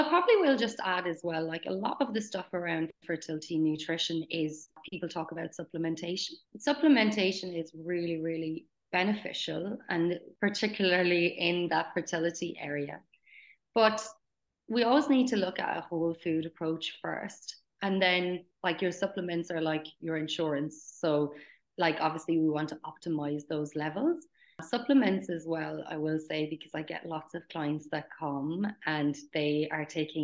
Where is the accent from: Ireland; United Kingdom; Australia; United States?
Ireland; But, you know, I come from Ireland, where I don't really feel like there is that much support in this area over there.